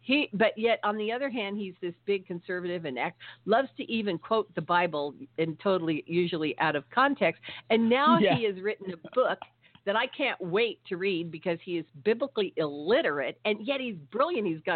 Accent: California, United States; I'm from Southern California, and then I went back to Northern California, back in 2005 and lived there until 2011.

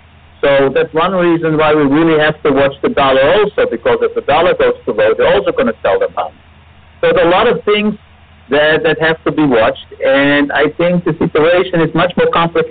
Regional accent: Amsterdam, North Holland, Netherlands; English is a second language; if you take a look at the bond market in Europe, you know I'm from Amsterdam

